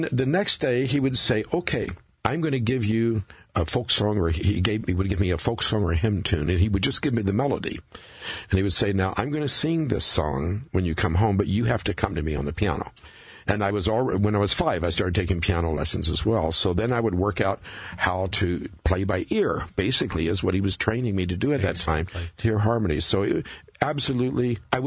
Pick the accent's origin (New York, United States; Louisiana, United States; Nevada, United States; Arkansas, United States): Louisiana, United States; New Orleans; Well, my hometown is New Orleans, but my family came out of the Kentucky Hills.